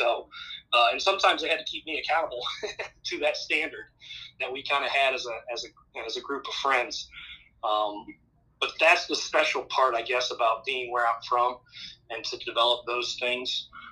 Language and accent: English; Ottawa, Ohio, United States; growing up in Ottawa and Glandorf, it's a pretty special town